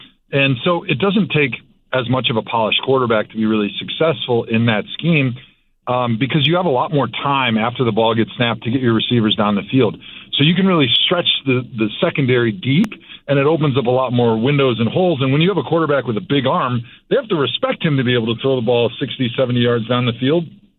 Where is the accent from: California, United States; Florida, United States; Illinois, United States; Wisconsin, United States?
Wisconsin, United States; I mean, I grew up in Wisconsin. I live there now, and, you know, there's going to be a lot of friends and family that are there.